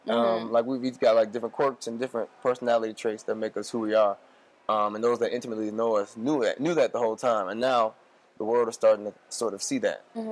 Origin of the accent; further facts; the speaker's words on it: Atlanta, Georgia, United States; We grew up in Atlanta together